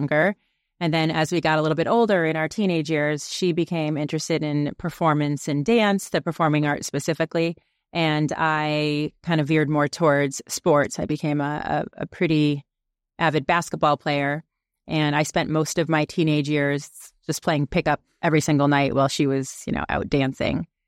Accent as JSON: {"language": "English", "region": "Connecticut", "country": "United States", "lives_now": "New York, United States", "said": "And I'm from Connecticut. I now live in New York."}